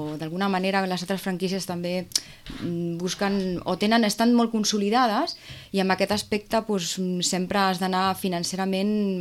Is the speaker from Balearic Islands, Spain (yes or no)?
no; Vilafranca del Penedès, Catalonia, Spain; Jo sóc de Vilafranca.